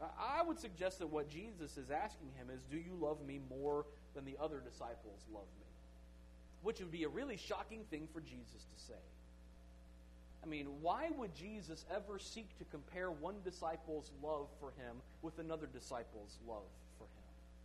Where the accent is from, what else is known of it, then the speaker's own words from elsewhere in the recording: Gainesville, United States; moved away; I'm from the Gainesville area. It's been a while since I lived there.